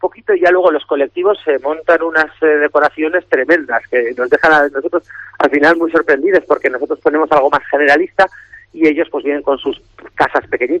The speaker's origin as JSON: {"language": "Spanish", "region": "Cantabria", "country": "Spain", "said": "y bueno, pues oye, al final somos de Cantabria, ¿no?"}